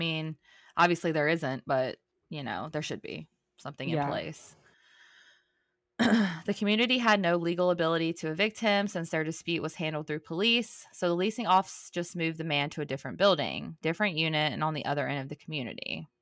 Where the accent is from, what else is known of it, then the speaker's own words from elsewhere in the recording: East Coast, United States; I am originally from the East Coast. People in the Bay Area are just different sometimes.